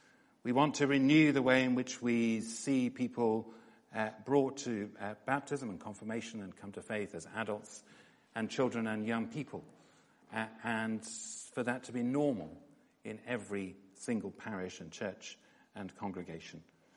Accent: Yorkshire and the Humber, United Kingdom; I say that as a Yorkshireman.

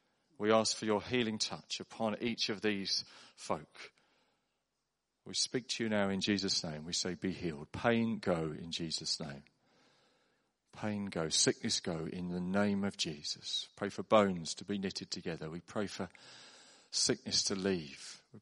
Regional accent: United Kingdom; Now, I know because I'm British

